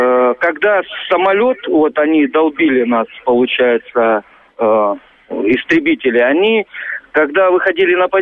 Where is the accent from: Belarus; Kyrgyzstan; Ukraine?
Ukraine; Donbas; Я родом из Донбасса.